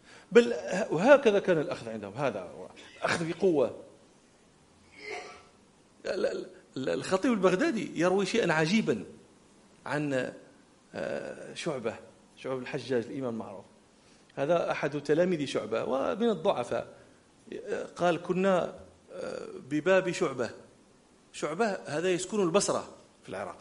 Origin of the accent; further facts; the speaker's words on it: Morocco; احنا عندنا في المغرب نقول بخ بخ يعني بخ بخ